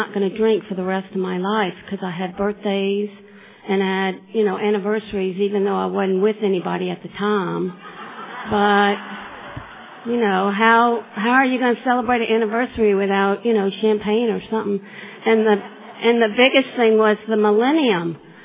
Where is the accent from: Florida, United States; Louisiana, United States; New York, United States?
Louisiana, United States; And unless you think this is a Boise, Idaho accent, I'm from Louisiana.